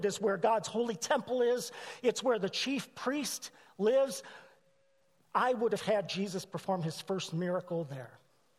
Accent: Marlette, Michigan, United States; I'm from Marlette. It's a small town in Michigan located approximately 70 miles north of Detroit.

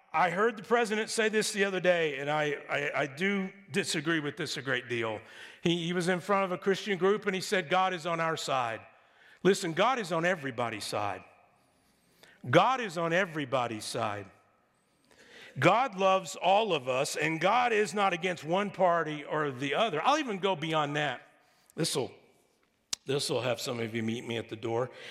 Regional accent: Texas, United States; It comes before even being a Texan.

